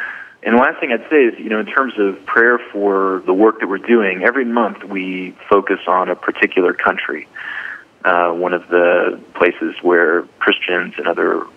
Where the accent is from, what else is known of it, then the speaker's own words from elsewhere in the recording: Texas, United States; But I'm from Texas.